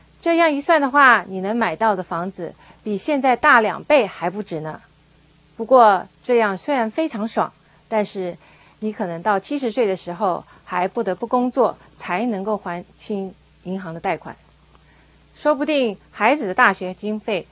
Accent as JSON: {"language": "Chinese", "country": "China", "said": "而我们中国人比较节俭，花钱不是那么随心所欲"}